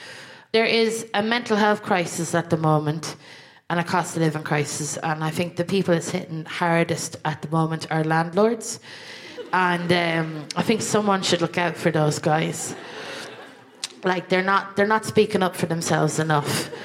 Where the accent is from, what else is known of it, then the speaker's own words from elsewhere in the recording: Ireland; which, if I'm honest with you, as an Irish person, feels a bit like a self-hate crime.